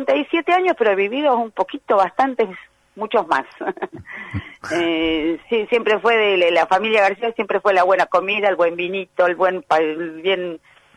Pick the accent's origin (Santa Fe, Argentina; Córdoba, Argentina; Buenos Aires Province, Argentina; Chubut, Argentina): Buenos Aires Province, Argentina; San Vicente; Es el club de mi pueblo, donde yo me crecí.